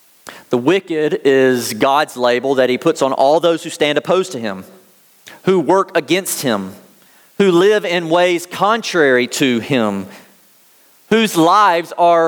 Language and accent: English; United States; Now, when I'm hearing this as an American, I have no category for that kind of first statement from a neighbor.